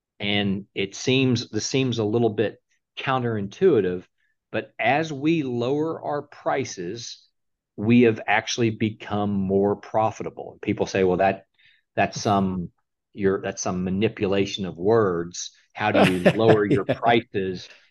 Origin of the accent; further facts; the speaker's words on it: Dallas, Texas, United States; So I grew up in Dallas.